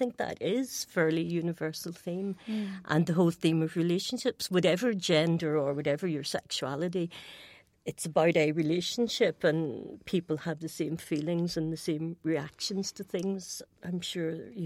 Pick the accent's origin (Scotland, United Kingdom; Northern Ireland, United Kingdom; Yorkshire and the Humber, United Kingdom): Northern Ireland, United Kingdom; Belfast; coming from Belfast, you know, I'm told I'm British, and then, of course, I feel I'm Irish